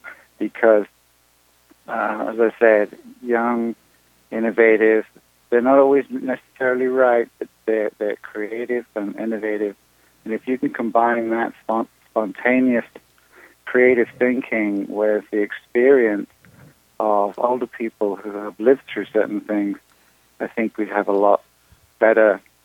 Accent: England, United Kingdom; now in United States; first of all, I'm from England

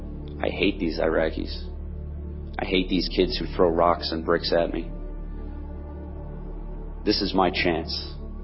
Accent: Belmore, New York, United States

